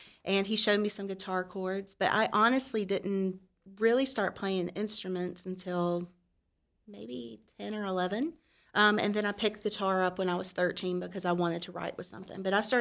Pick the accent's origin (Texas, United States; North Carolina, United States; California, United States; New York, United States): North Carolina, United States; Hickory; So I am straight up from Hickory.